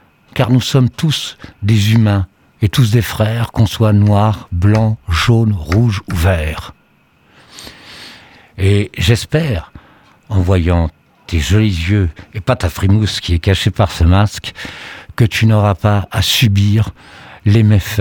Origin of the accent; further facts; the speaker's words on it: Paris, Île-de-France, France; quand j'étais petit à Paris même, mon oncle avait son appartement rue de l'Odéon et mes parents avaient leur appartement boulevard Saint-Jacques. C'était dans le 5e arrondissement